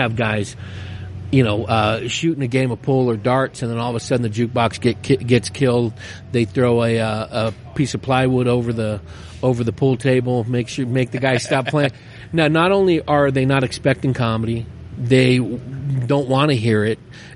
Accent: California, United States; growing up in the Bay Area, and when I was in, I graduated high school in 84

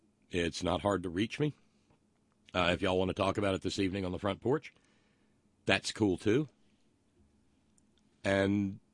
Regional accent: West Virginia, United States; You know, oddly enough, I come from West Virginia more than Joe Manchin comes from West Virginia.

